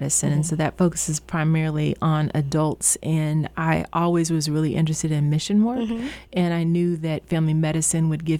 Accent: Houston, Texas, United States; also born or lived in Charlottesville, Virginia; now in Springfield, United States; Sure. So I'm from Houston, Texas. I have been in Springfield for about 14 years, and it has become my home. Previously, I was in Charlottesville, Virginia at University of Virginia.

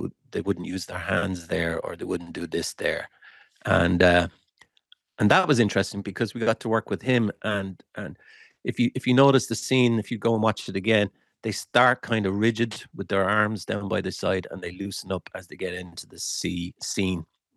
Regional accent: Waterford, Munster, Ireland; accent: Waterford; Just so happened that I lived in Waterford and grew up in Waterford. So I knew the accent

